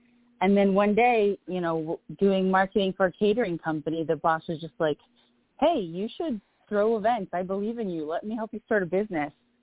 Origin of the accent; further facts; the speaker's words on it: Poland; I'm originally from Poland.